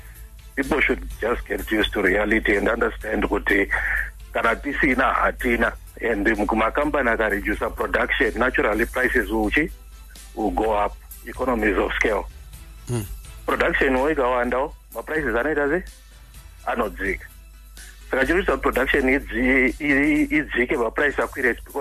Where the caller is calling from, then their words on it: Zimre Park, Mashonaland East, Zimbabwe; I'm calling from Zimri Park.